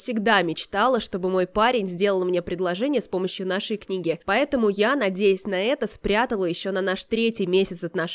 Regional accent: Voronezh, Voronezh Oblast, Russia; а потом оказалось, что мы из Воронежа, из ее города

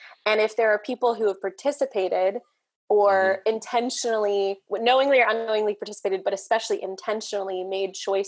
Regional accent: Missouri, United States; or at least I grew up outside St. Louis.

